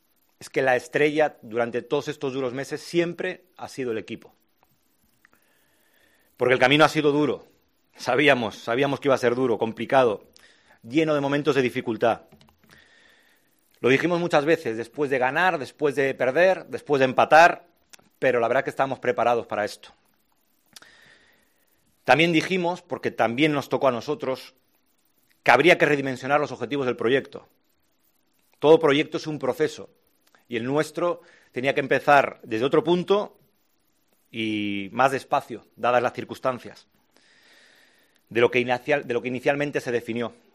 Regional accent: Vigo, Galicia, Spain; llegué siendo un vigués de Granada

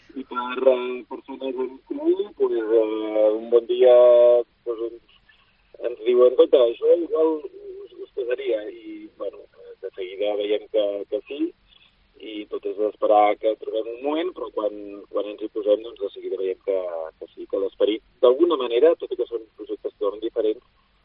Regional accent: Igualada, Catalonia, Spain; now in Barcelona, Spain; Jo soc d'Igualada, sí.

